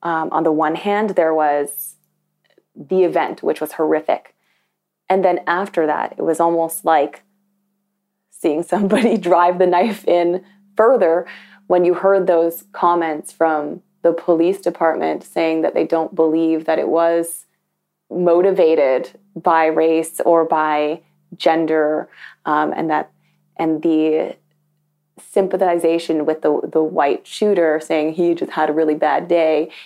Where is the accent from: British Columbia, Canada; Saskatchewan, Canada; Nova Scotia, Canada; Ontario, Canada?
Ontario, Canada; Toronto; also born or lived in Scarborough / Markham; Growing up in Toronto and in Scarborough and in Markham, they're pretty diverse places.